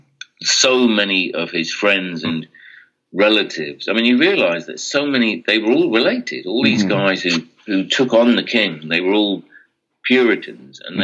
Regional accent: South West England, United Kingdom; I'm from the middle of Devon, between Tiverton and South Molton.

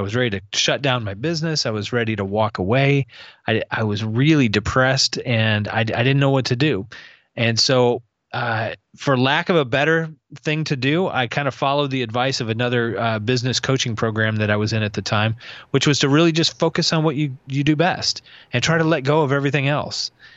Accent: Chelsea, Michigan, United States; So I'm originally from Ann Arbor, and just outside of Ann Arbor, a little town called Chelsea.

